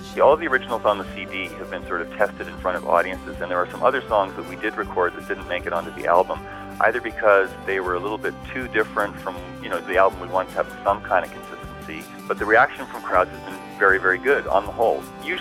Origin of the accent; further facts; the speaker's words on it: Dublin, Leinster, Ireland; born there; my background, although I was born in Dublin, Ireland, my background is really pop and rock and stuff like that.